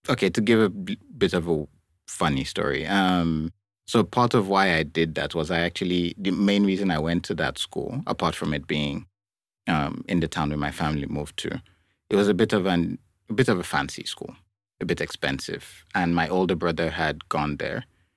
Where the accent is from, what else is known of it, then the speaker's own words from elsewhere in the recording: Nigeria; So I grew up in Nigeria. I was born in a steel town.